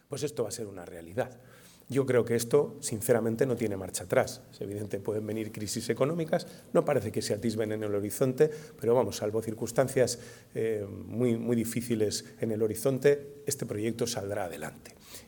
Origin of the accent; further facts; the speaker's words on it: Valladolid, Castile and León, Spain; Yo soy de Valladolid y mido las cosas desde Valladolid